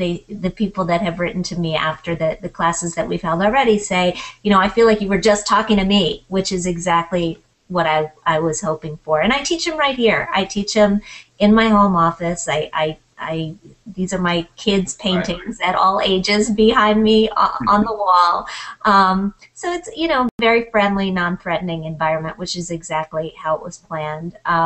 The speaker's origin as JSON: {"language": "English", "region": "Midwest", "country": "United States", "said": "I'm from the Midwest."}